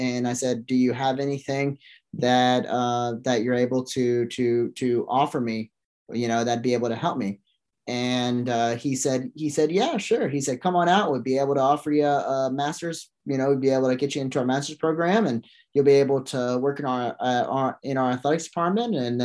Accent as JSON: {"language": "English", "town": "Memphis", "region": "Tennessee", "country": "United States", "said": "I'm originally from Memphis."}